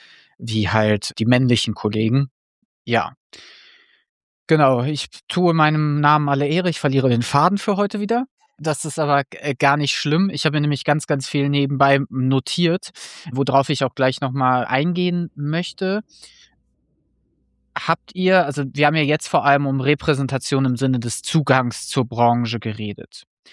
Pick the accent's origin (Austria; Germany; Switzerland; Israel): Germany; North Rhine-Westphalia; ich komme aus dem Ruhrgebiet.